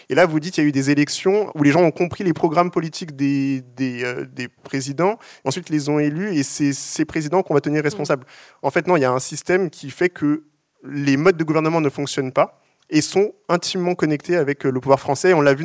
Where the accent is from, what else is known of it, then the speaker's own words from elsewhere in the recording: France; en tant que Français